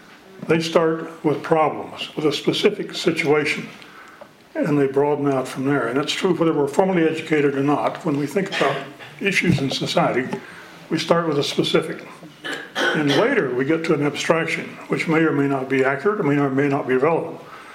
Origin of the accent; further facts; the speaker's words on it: the South, United States; I grew up in the South, and I lived through the aftermath of the Civil War, and it's in many ways still going on.